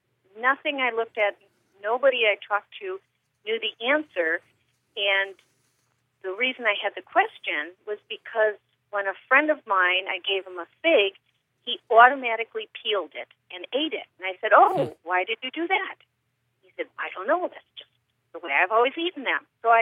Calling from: Blue Island, Illinois, United States; I am calling from Blue Island, Illinois.

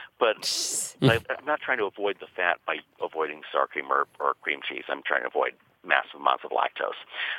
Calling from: Cleveland, Ohio, United States; I'm calling from Cleveland.

